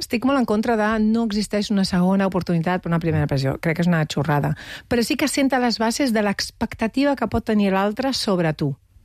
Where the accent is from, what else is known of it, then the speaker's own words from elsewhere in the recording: Maçanet de Cabrenys, Catalonia, Spain; Maçanet de Cabrenys.